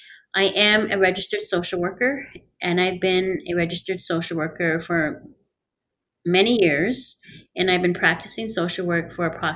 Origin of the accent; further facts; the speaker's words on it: Wikwemikong, Ontario, Canada; what I shared with you is I'm from Wukumakong, and I'm from a First Nations community located on Manitouan Island. I am an Ojibwe. I'm a mother of four, and I'm married to a Mohawk.